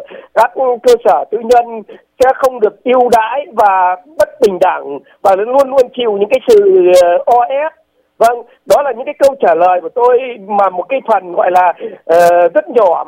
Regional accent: Hải Dương, Vietnam; ngay cả ví dụ như ở Hải Dương quê tôi

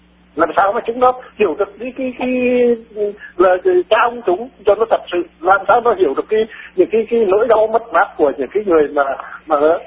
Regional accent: Hà Tĩnh, Vietnam; Cho nên là quê tôi thì bây giờ ngày xưa Hà Tĩnh là một cái nơi mà gọi là ở đấy cũng gọi là địa linh nhân kiệt

